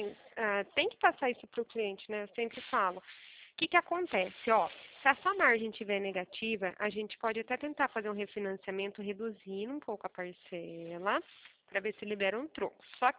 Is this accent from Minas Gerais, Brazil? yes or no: no; Limeira, São Paulo, Brazil; Eu sou aqui da cidade de Limeira.